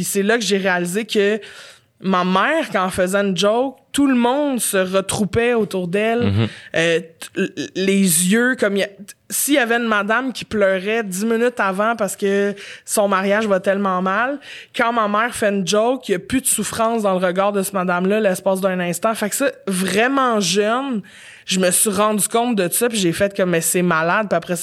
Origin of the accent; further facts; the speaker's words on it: Montreal, Quebec, Canada; J'étais Montréal.